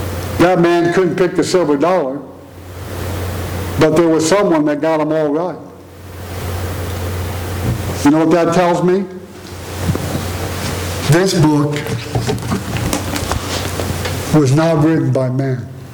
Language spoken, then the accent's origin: English; Gary, Indiana, United States; born there; I was born in Gary, Indiana, and you could ask me that when I lived in Las Vegas, when I lived in Beaver Creek, Ohio, and when I'm over in the Philippines